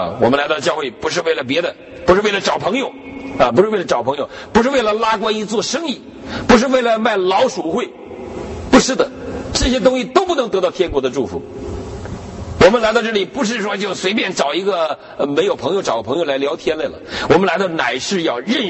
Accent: Northeast China, China; 我们东北人都知道什么叫好土，

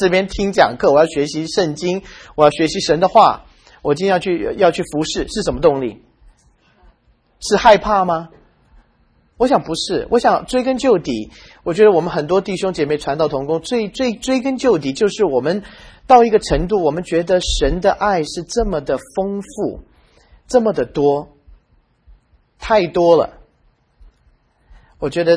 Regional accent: China; 你知道我们中国人去一个好的餐馆，我们就很自然的会去告诉别人说

